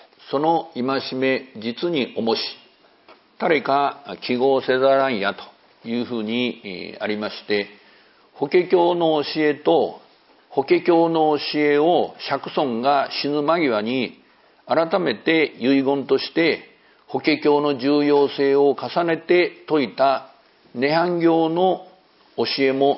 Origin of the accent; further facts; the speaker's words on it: Aichi, Japan; born there; 私は愛知県生まれなんですけど名古屋行ったことないんですので